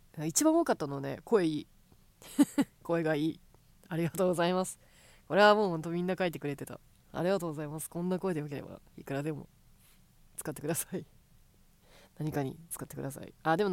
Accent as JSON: {"language": "Japanese", "region": "Kansai", "country": "Japan", "tie": "born or raised there", "said": "急なぎこちない関西弁生まれも育ちも関西です、"}